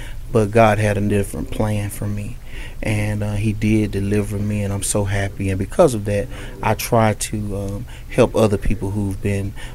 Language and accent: English; Florida, United States; Well, I'm originally from Florida